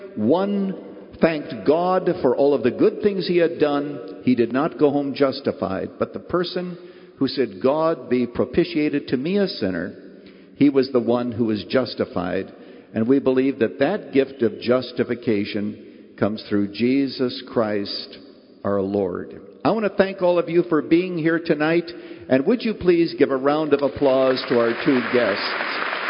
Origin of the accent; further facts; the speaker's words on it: Canada; I was a 14-year-old boy growing up in Canada.